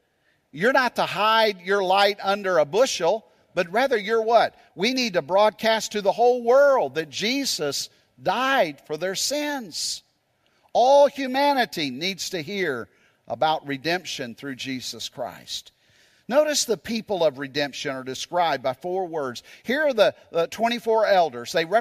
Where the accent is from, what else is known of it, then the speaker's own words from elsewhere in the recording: Japan; I think about the fact where I grew up in Japan.